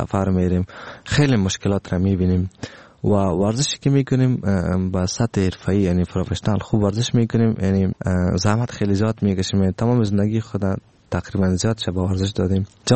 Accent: Afghanistan; که ما افغان هستم در مقابلتان شکست نمیخوریم و بسیار به غرور همی غرور افغانیتی ما،

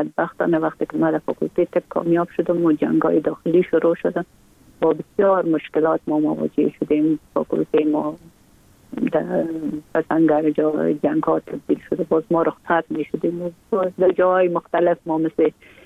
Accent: Kabul, Afghanistan; born or raised there

